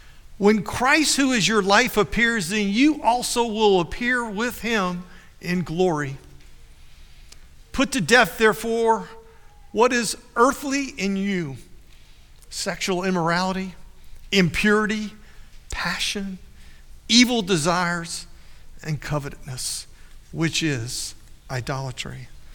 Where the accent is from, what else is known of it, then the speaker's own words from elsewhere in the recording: New Orleans, Louisiana, United States; I was born and raised in New Orleans. My mother's side of the family was Catholic. My dad's side of the family was Presbyterian.